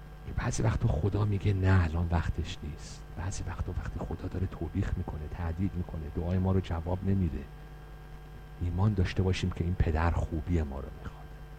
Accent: Iran; moved away; ما که اصلا از ایران اومدیم بیرون که آزاد شیم از دین و مذهب.

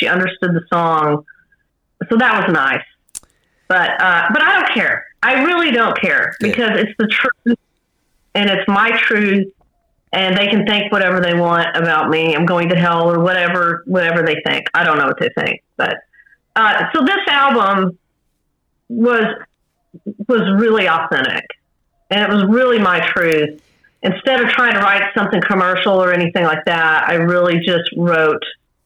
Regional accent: Plano, Texas, United States; also born or lived in Georgia / Dallas; I was born in Georgia, but immediately moved to Dallas, you know, as a young child. Maybe I was 3. And then I grew up in Plano, Texas, which is just north of Dallas.

